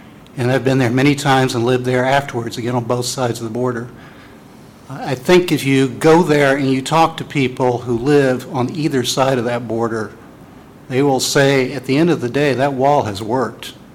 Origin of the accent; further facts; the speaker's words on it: Florida, United States; I just spent a few days in my hometown of Florida, which might be characterized as Tea Party